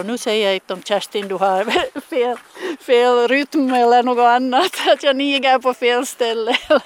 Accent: Ekenäs, Uusimaa, Finland; jag kommer från Ekenäs. Jag har ju skidat sedan skolan.

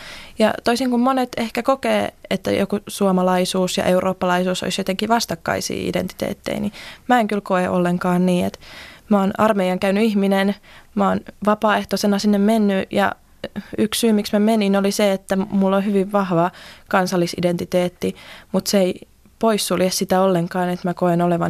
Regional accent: Hyvinkää, Uusimaa, Finland; mä oon Hyvinkäältä kotoisin, mä oon niin kuin mun isä ja isoisä on asunut Hyvinkäällä, eli pitkän linjan hyvinkääläisiä, mutta kyllä mulle niin kuin toi Uusimaa on koti.

